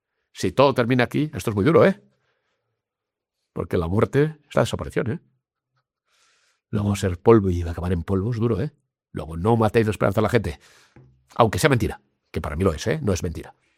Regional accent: Catalonia, Spain; born there; Yo nací en Cataluña. Y mucho tiempo fuera de Cataluña. Puc parlar català com vulguis. Lo que se aprende pequeño no se cambia.

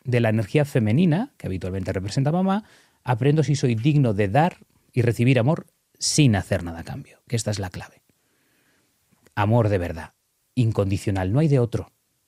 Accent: Galicia, Spain; soy gallego y orgulloso, y somos muy tercos.

